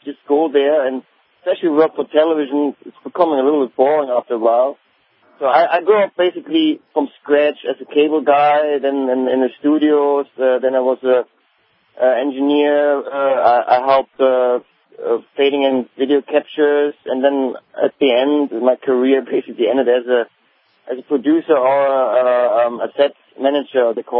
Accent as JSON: {"language": "English", "region": "North Rhine-Westphalia", "country": "Germany", "tie": "born or raised there", "also_born_or_lived": "Hamburg", "said": "I was born in Germany, in Hamburg, actually, but I grew up in Rhine area, Cologne, Düsseldorf."}